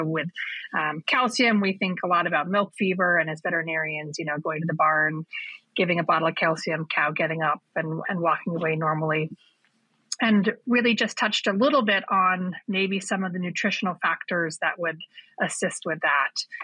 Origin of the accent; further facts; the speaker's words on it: Anchorage, Alaska, United States; I grew up in Anchorage, Alaska, so I grew up a long way away from agriculture.